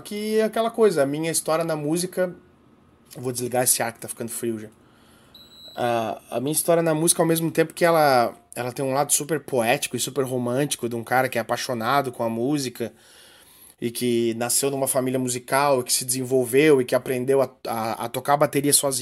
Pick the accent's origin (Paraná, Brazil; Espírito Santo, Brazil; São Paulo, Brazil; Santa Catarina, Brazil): Santa Catarina, Brazil; Blumenau; Blumenau, que é a minha cidade natal, é disparado a cidade onde eu mais toquei na vida.